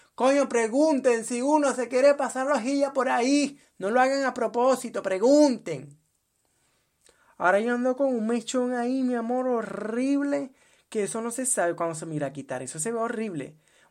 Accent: Venezuela; now in Colombia; Cuando yo salí de Venezuela a Colombia, yo dije, yo me voy a pasar la cero por la cabeza. Porque primero voy a emigrar a Colombia.

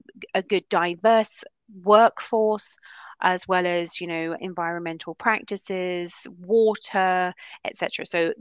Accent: United Kingdom; I'm British, therefore I have a cup of tea in hand.

